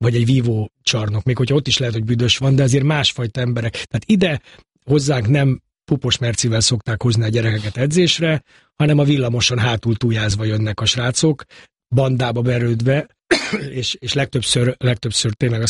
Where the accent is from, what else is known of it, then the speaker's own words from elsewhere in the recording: Budapest, Hungary; én a Pongrász telepen nőttem fel 14 éves koromig, és aztán elköltöztünk egy steril környezetbe, Rákoskeresztúrra